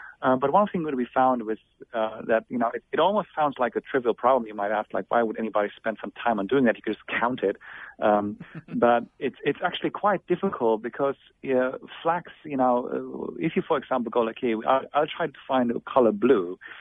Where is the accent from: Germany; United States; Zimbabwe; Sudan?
Germany; as I'm originally from Germany, and I always thought that the German flag was particularly weird